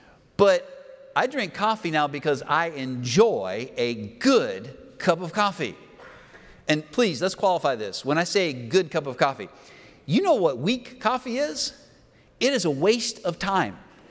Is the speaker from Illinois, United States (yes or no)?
no; Pennsylvania, United States; something that I acquired a taste for growing up in Pennsylvania.